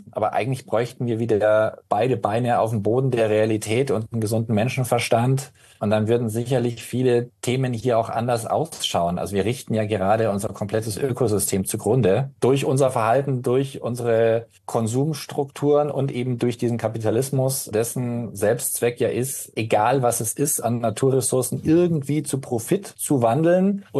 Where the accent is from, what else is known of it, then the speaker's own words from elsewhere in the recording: Munich, Bavaria, Germany; Ich bin aufgewachsen in München-Neuperlach.